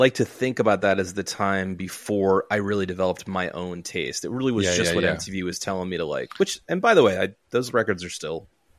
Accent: Pennsylvania, United States; I grew up outside of Philadelphia, so I'm very attached

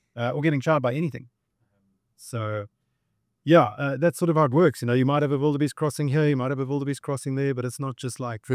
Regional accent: South Africa; we're all from South Africa. We all worked in the safari industry for a long time.

